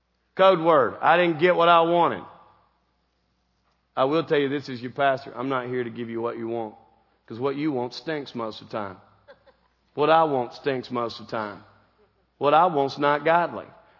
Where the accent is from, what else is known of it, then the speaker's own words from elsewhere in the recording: United States; I'm an American. I believe if I get a lot of stuff, I'm going to be happy.